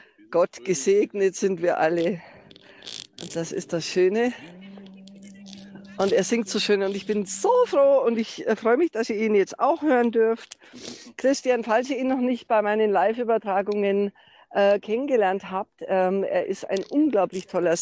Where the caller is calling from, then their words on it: Munich, Bavaria, Germany; Also bei uns in München sieht es so aus, als ob jegliches Versammlungsrecht jetzt vereitelt wird und nicht mehr genehmigt wird.